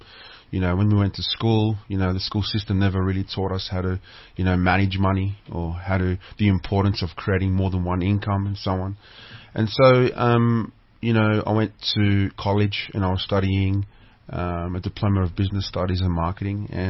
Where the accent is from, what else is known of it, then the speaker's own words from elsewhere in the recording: Sydney, New South Wales, Australia; I'm from Sydney, Australia